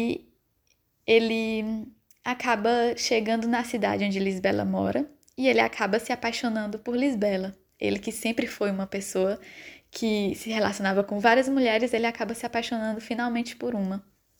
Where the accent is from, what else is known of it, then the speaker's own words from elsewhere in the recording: Northeast Region, Brazil; ele se passa no Nordeste do Brasil, que é de onde eu venho.